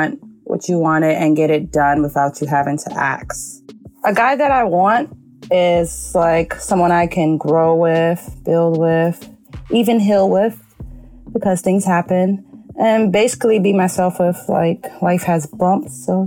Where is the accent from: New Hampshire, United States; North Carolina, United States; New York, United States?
New York, United States; Bronx; Well, I'm 25. I'm from the Bronx.